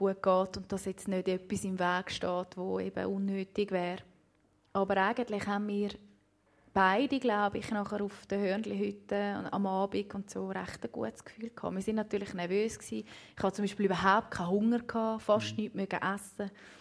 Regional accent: Benken, Basel-Landschaft, Switzerland; Ich bin dort, wo ich aufgewachsen bin, im Bänken, im linken Biet.

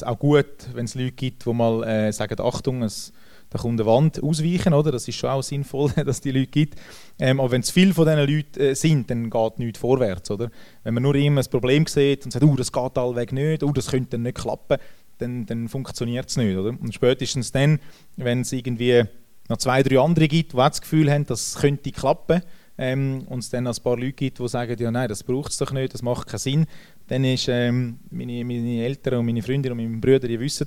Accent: Bern, Switzerland; born there; also born or lived in Thun / Zürich; Ich bin in Bern geboren, aber ja.

